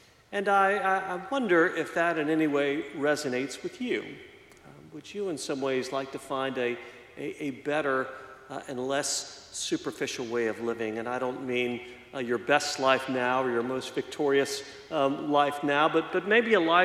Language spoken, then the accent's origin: English; Southeast, United States; growing up in the Southeast and much more of a church culture and a Christian culture